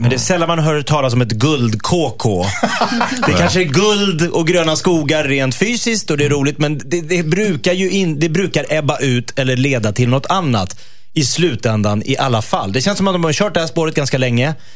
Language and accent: Swedish; Greece; Jag är grek.